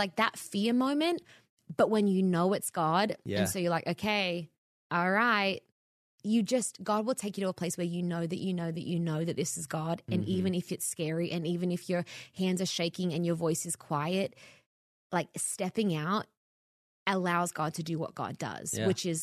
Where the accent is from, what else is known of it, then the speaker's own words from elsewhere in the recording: Australia; now in Los Angeles, United States; I moved to LA from Australia to be in ministry, not media.